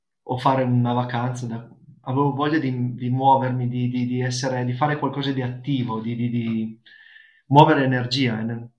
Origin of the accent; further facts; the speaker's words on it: Piedmont, Italy; now in Assisi, Italy; io sono originario del Piemonte